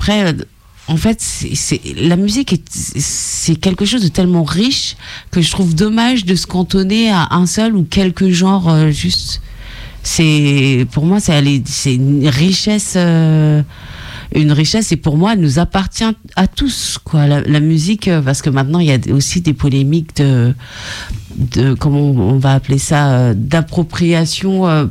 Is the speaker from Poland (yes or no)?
no; Transylvania, Romania; also born or lived in Congo; J'ai grandi en Transylvanie.